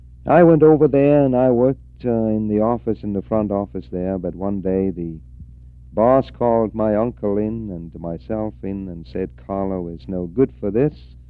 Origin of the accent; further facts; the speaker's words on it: Kolding, Southern Denmark, Denmark; now in Solvang, United States; I live in Solvang. I'm the Lutheran pastor. I was born in Kolding, Denmark, which is on the east coast of Jutland. I lived there with my grandmother, my mother, and my uncle, and a half-brother.